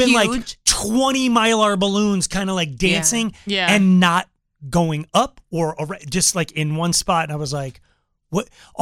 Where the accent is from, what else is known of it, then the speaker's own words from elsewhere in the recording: Longmont, Colorado, United States; when I was young, there was like five lights in a row, like over my hometown of Longmont, Colorado.